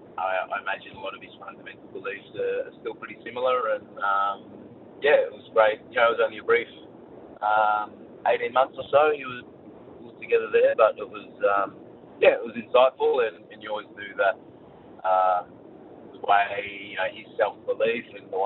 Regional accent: Melbourne, Victoria, Australia; born or raised there

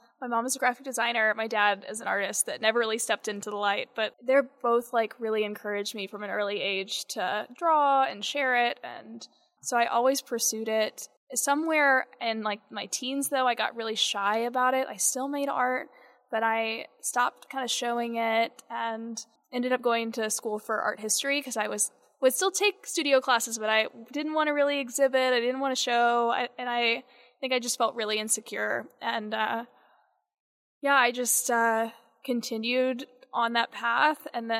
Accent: Tyler, Texas, United States; Well, in 2018, I had recently moved back to the area. I'm from Tyler, Texas

